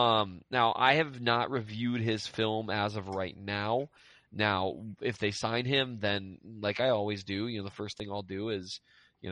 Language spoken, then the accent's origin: English; Minnesota, United States; I don't know. I'm from Minnesota, so.